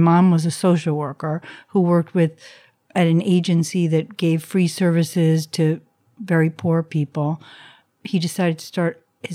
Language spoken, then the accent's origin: English; New York City, New York, United States; also born or lived in Nyack; I grew up in New York City and then Nyack, New York.